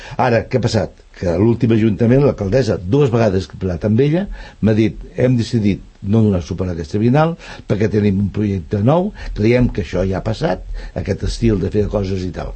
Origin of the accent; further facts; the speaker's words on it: Sant Cugat del Vallès, Catalonia, Spain; jo des de l'arrel del meu poble, llavors que he cregut, algú em deia, home, centra't això només a Sant Cugat